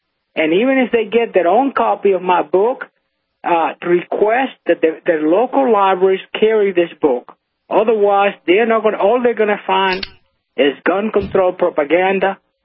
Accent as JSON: {"language": "English", "region": "Sancti Spíritus", "country": "Cuba", "tie": "born or raised there", "second_language": "English", "lives_now": "United States", "said": "in the Escambray Mountains, where my where we live, and right next door to Santi Espíritu, that was my hometown"}